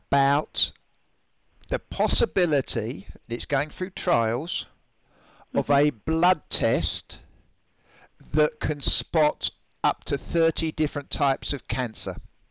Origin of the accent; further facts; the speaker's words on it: England, United Kingdom; I'm from Old England, as I tell everybody, not New England.